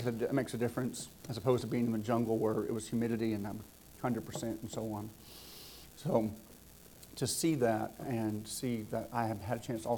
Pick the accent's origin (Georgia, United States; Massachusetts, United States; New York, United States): Georgia, United States; Because I'm from Southwest Georgia. Can't always tell it. Takes a little bit of an accent modification sometimes. My mama was a Yankee.